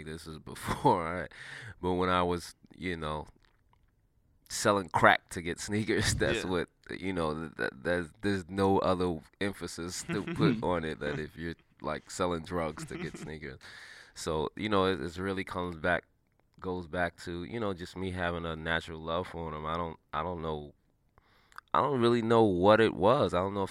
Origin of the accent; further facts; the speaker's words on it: New York City, New York, United States; I'm from New York City, an inner city kid. And, you know, I remember, you know, growing up how much I appreciated things being brought to my neighborhood